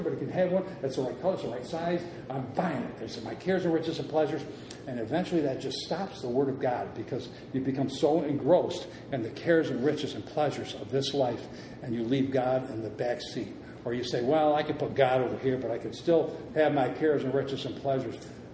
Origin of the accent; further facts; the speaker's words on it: Philippines; accent: Philippine; Like I would have talked in my Philippine accent. Okay, praise the Lord. By the way, I'm sorry for my accent.